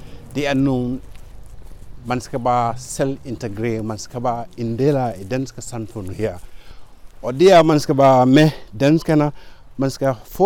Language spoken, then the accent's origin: Danish; Gambia; now in Sønderborg, Denmark; Jeg har boet 10 år her i Sønderborg. Jeg kommer fra Gambia. Det er en lille landsby, som ligger 500 kilometer fra hovedstaden.